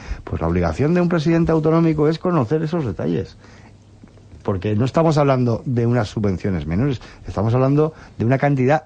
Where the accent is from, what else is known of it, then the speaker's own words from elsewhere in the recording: Spain; a mí, como español